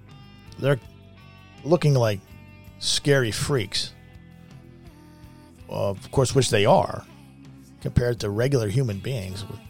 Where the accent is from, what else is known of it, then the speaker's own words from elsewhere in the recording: Pennsylvania, United States; I'm from Pennsylvania.